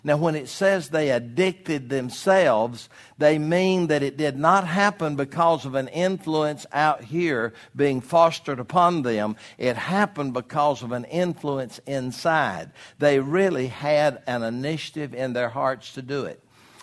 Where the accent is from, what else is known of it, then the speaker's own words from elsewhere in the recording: Georgia, United States; Well, I grew up in North Georgia, and we had our own dialect.